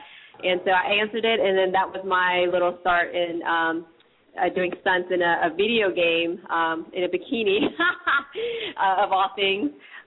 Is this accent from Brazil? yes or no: no; East Coast, United States; Okay, I am from the East Coast. Moved here about 3 years ago from the Virginia, D.C. area.